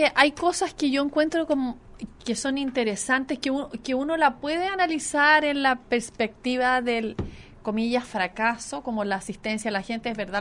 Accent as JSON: {"language": "Spanish", "country": "Chile", "said": "lo que somos los chilenos"}